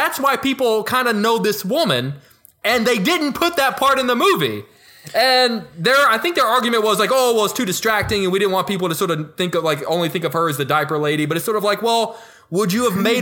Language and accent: English; Houston, Texas, United States; Because I'm from Houston, and that was a big story in Houston when that happened.